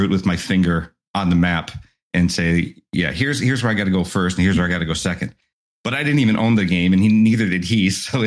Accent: Detroit, Michigan, United States; So this is where we've been living just about all of our lives.

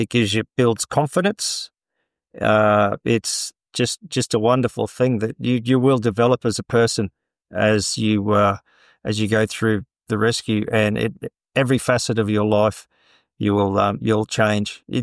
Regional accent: Middlemount, Queensland, Australia; I'm from Middlemount

